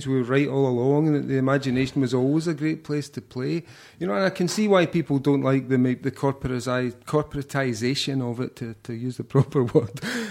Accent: United Kingdom; first comic book store in Britain was called the Yankee Bookstore. And it was like 9 miles outside my hometown.

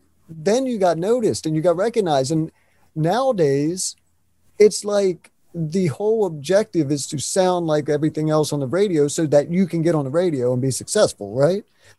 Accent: West Virginia, United States; Like, this was played in my house. I grew up in West Virginia.

